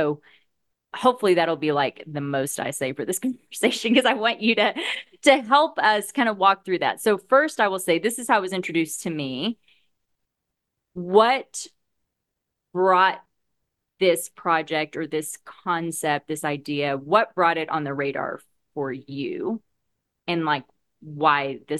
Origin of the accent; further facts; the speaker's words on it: Oklahoma, United States; now in Texas, United States; And I think it's because I'm in Texas. There, I grew up in Oklahoma. So very Bible Belt.